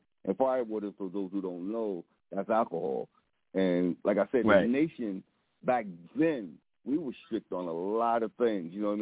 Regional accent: Newark, New Jersey, United States; I'm originally from Newark, you know, and when I came to Patterson, you know what I mean, we was wilding, you know what I mean, because we had that Newark mentality.

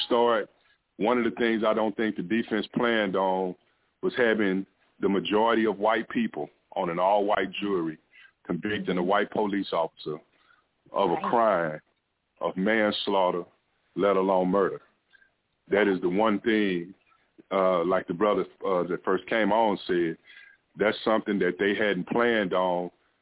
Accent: Fort Worth, Texas, United States; and I'm from the South Side, but I live in Southeast Fort Worth

